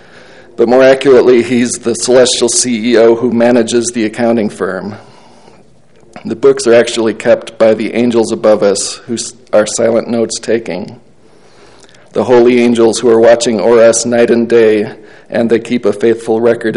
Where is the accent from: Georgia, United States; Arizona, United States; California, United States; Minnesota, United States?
Minnesota, United States; Minneapolis; Although I grew up in Minneapolis, which is relatively cultured and refined compared to the southern Utah setting of The Backslider, the characters and setting of the book are very familiar to me.